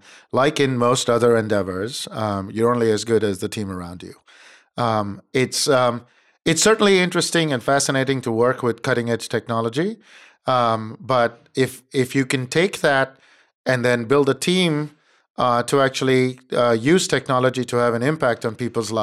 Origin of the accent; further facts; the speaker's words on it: India; moved away as an adult; now in United States; So I was born and raised in India.